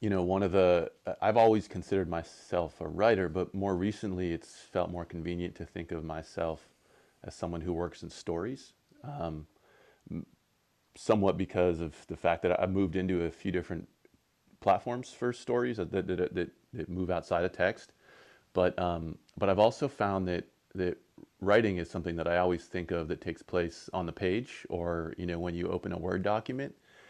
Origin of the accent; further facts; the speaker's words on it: Maine, United States; I take a walk every morning and go down to the river in my hometown, the Androscoggin